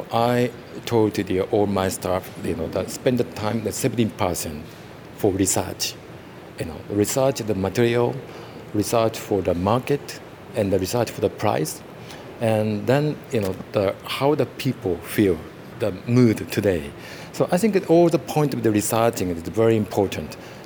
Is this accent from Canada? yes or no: no; Japan; We are coming from Japan. I think that we are Japanese people always try to innovate to something new, like a Walkman from Sony and hybrid car from Toyota.